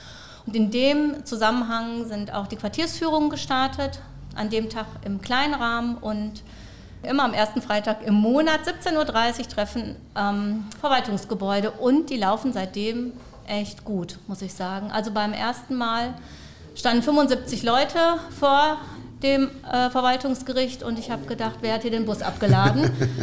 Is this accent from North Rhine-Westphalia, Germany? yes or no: yes; Gelsenkirchen, North Rhine-Westphalia, Germany; Ich komme hier aus Ückendorf, ich wohne hier in Ückendorf